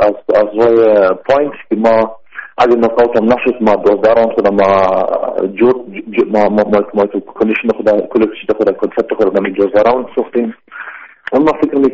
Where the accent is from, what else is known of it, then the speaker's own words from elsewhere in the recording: Afghanistan; من کلگی افغان هستم